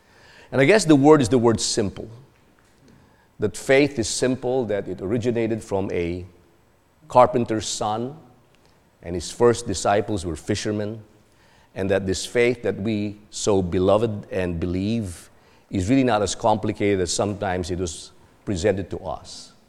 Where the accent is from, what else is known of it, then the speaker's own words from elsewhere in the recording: Philippines; I grew up on Alexander Hamilton. I grew up as a child in the Philippines with a set of encyclopedia on Alexander Hamilton.